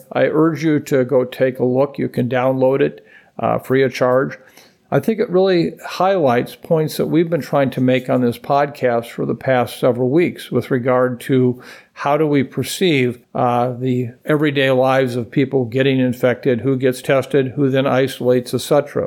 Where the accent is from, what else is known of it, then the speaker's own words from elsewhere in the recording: Minnesota, United States; The one outlier continues to be my home state of Minnesota